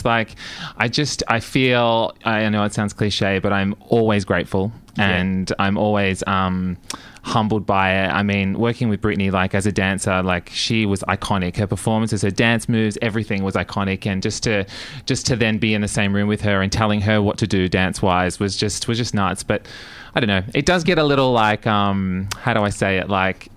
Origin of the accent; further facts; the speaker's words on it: Melbourne, Victoria, Australia; I grew up as a dancer. I grew up in Melbourne, actually.